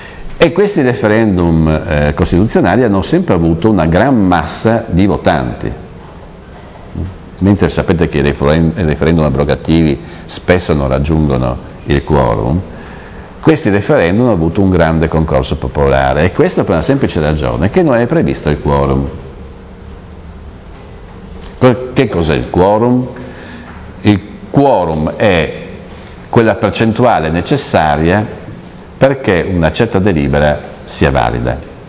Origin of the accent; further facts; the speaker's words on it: Bolzano, Trentino-Alto Adige, Italy; io sono di Bolzano, per cui le Dolomiti le conosco un po' bene